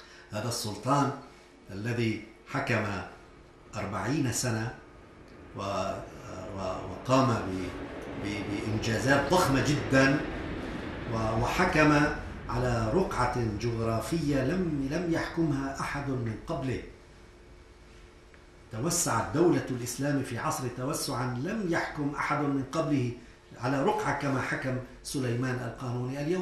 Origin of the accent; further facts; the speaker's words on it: Aleppo, Aleppo Governorate, Syria; نحن عندنا في سوريا إلى الآن مثلا في مدينة حلب نقول جامع العادلية ونقول جامع البهرمية